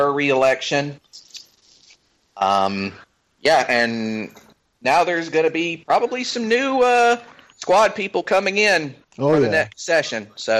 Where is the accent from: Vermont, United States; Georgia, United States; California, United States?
Georgia, United States; And now for my home state of Georgia